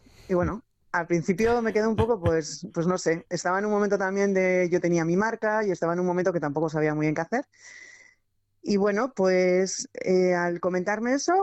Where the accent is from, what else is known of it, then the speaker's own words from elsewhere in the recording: Andoain, Basque Country, Spain; con el proyecto empezamos en Andoain, que yo soy de Andoain